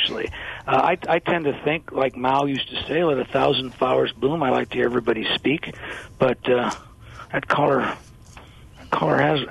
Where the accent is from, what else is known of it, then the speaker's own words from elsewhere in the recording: California, United States; I'm from California, but before the Rodney King case and before the riot